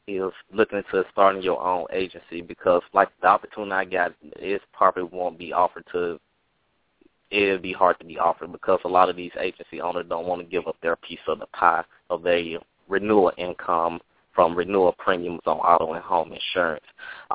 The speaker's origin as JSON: {"language": "English", "region": "Mississippi", "country": "United States", "said": "I'm from Mississippi, and I definitely don't see it there, and even out here, it's none at all."}